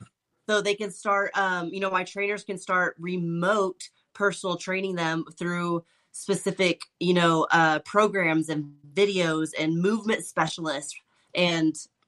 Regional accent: Boys Ranch, Texas, United States; Taylor and I grew up in Boys Ranch with our grandparents, gratefully, you know.

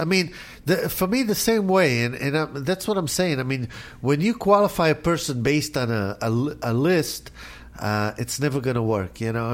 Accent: South Africa; I had that happen to me when I came from South Africa to here.

